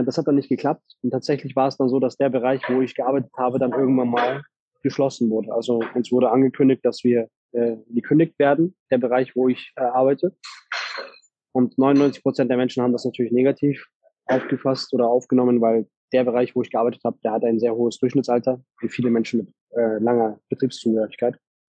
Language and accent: German; Germany; Ich bin ein Deutscher mit türkischem Migrationshintergrund. Und meine Eltern sind vor circa über 40 Jahren nach Deutschland gekommen, um hier quasi zu arbeiten.